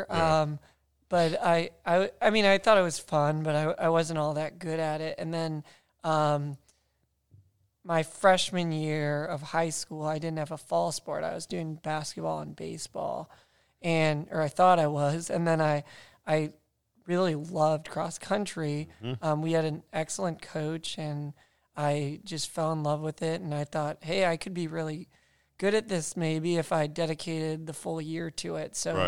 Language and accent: English; Chicago, Illinois, United States; growing up in Chicago, Chicago area, I guess I'll say, there's not as much natural beauty.